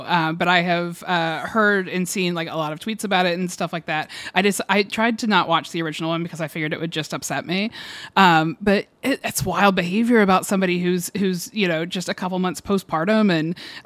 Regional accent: Georgia, United States; I mean, I'm from Georgia.

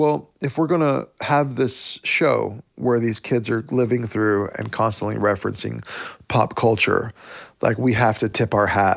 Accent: Oklahoma, United States; You know, growing up in Indian Territory, Oklahoma.

